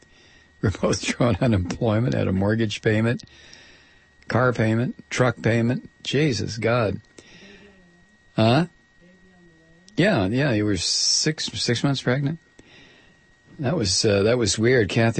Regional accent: Toledo, Ohio, United States; I grew up in the Detroit area in Toledo, and I spent an awful lot of time there.

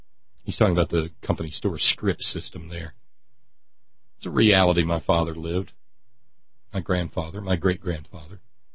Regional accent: West Virginia, United States; who, within 10 seconds of finding out I was from West Virginia, congratulated me on being able to read.

